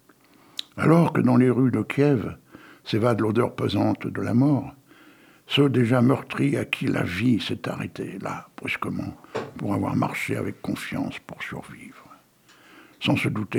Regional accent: Bruyères-Artois, Hauts-de-France, France; born there; même si je suis né à Bruyères-Artois, en plein dans un tas de charbon.

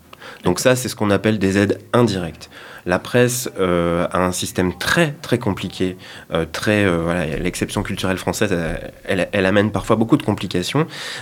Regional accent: Limoges, Nouvelle-Aquitaine, France; Alors, moi, je suis né pas très loin. Je suis né à Limoges, dans le Limousin. J'ai grandi, j'ai des parents qui étaient corréziens, donc avec un pied en Dordogne aussi, hein, puisque... plutôt Brive

